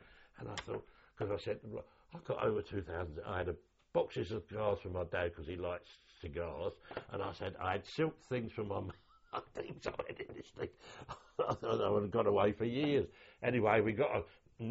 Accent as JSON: {"language": "English", "region": "London", "country": "United Kingdom", "said": "I'm from the East End of London."}